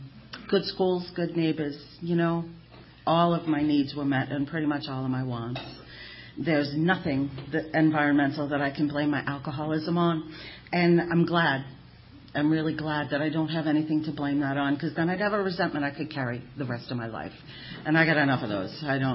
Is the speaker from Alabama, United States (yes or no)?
no; Massachusetts, United States; But I grew up in Boston, a little town, about 20 miles north of Boston.